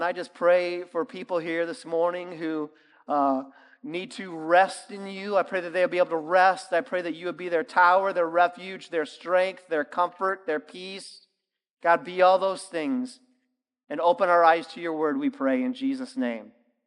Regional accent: Toledo, Ohio, United States; for those of you who don't know me, I grew up in Toledo, Ohio. Toledo, Ohio is famous for Jeeps.

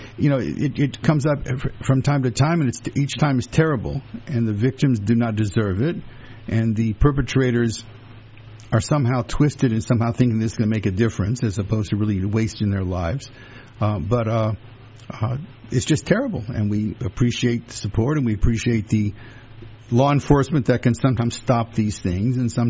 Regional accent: Louisiana, United States; I grew up in the South, and we were always very fearful of the Klan. Now, in my part of Louisiana, there was no Klan

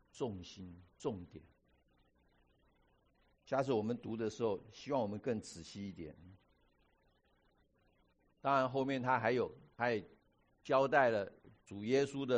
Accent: China; 这个跟现在一样啊，我们中国人吃饭有 有座位讲究的哈

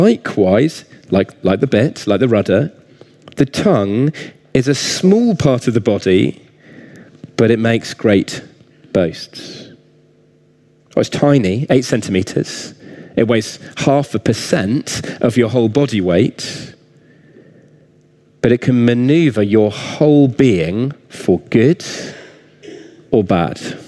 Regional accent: South West England, United Kingdom; That's about, I don't know, a mile or so from where I grew up in Cornwall.

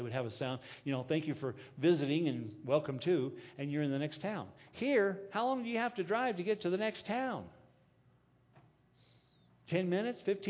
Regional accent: Texas, United States; now in New Mexico, United States; I don't know about you guys, but I grew up in Texas and then New Mexico.

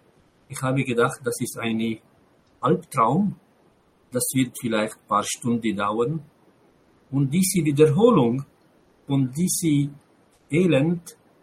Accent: Lebanon; ich rede immer von meiner Heimat, der Fokus ist Libanon.

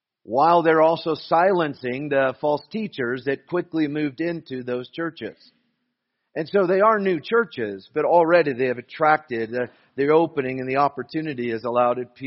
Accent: Boise, Idaho, United States; moved away; As Aaron said, I am from Idaho, from Boise. My family still all lives there.

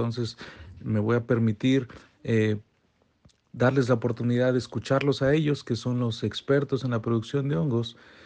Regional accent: Oaxaca, Mexico; yo soy de Oaxaca, México

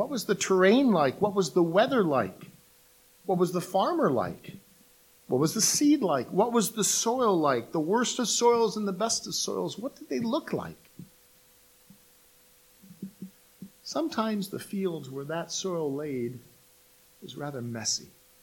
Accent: Wisconsin, United States; I'm originally from Wisconsin. My wife is from Michigan. Both states have a lot of farming going on.

